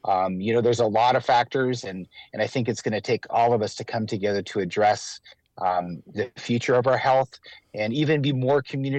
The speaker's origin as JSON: {"language": "English", "region": "Alaska", "country": "United States", "said": "I'm from the Aleutian region in Alaska, Munugar Aleut, and I have a big passion for Indigenous health"}